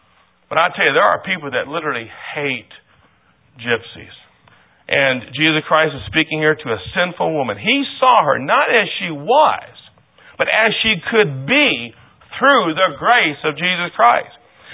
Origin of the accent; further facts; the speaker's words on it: Michigan, United States; I was raised in Michigan on a farm. So I'm kind of going back to my roots in Rogers in a way.